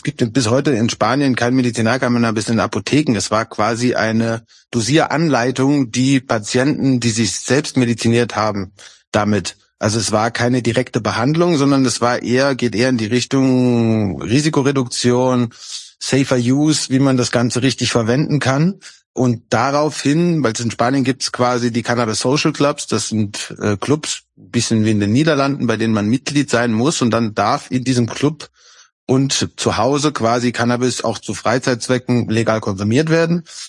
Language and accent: German; Saarbrücken, Saarland, Germany; also ich komme aus Saarbrücken und bin sehr gerne dort und habe auch immer gerne dort gelebt